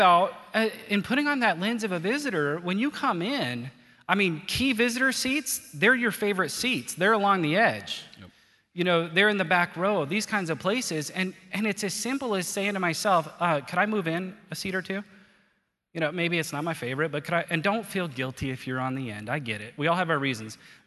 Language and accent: English; Fargo, North Dakota, United States; I'm from South Fargo, y'all.